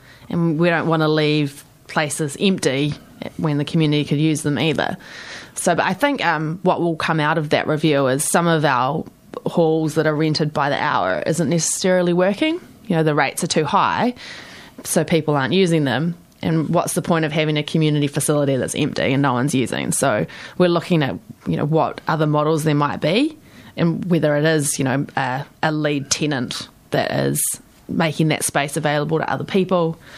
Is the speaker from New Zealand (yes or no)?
yes; Hamilton, Waikato, New Zealand; which is I've been there quite a few times. It's my hometown, so.